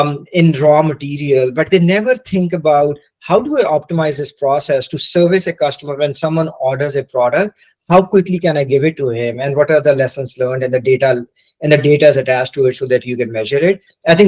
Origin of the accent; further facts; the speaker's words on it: Canada; I know I'm a Canadian